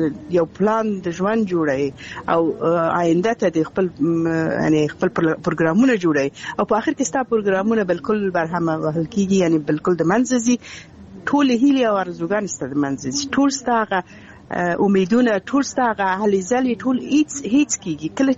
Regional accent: Balkh, Afghanistan; څنګه چې زه اصلي اوسېدونکی د بلخ ولایت یم د بلخ ولسوالۍ

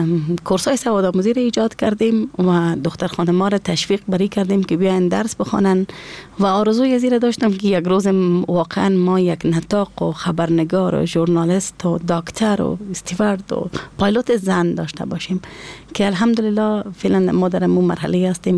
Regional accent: Afghanistan; از افغانستان هستم

